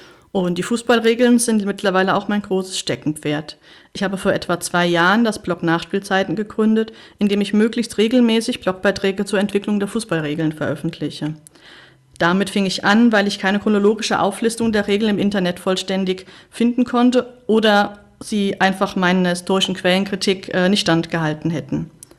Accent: Germany; ich komme aus dem Goldischrei Hesse

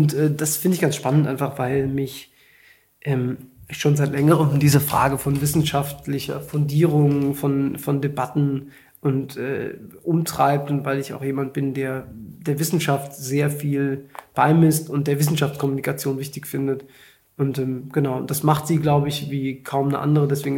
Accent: Hesse, Germany; am Ende bin ich halt ein echter Hesse. Ich habe auch SCH-Problem.

